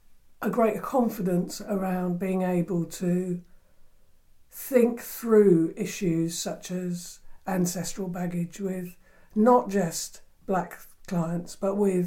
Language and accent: English; United Kingdom; fundamental to me as a black person growing up in Britain